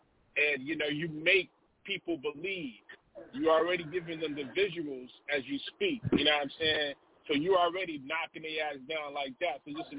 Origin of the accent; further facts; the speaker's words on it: New York, United States; You know, I'm from New York, man. So yeah, you know what I'm saying.